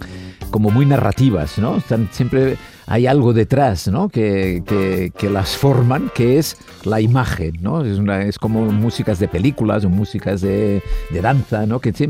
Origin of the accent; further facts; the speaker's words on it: Olesa de Montserrat, Catalonia, Spain; claro, yo soy de Olesa, todos mi familia, mis amigos, todos